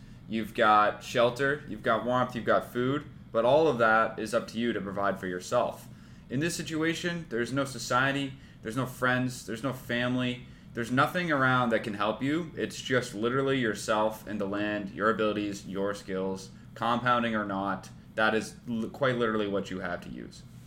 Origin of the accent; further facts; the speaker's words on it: Austria; English is a second language; now in United States; It is true that I grew up in Austria without plumbing. It is true that I moved to America alone with just a gym bag.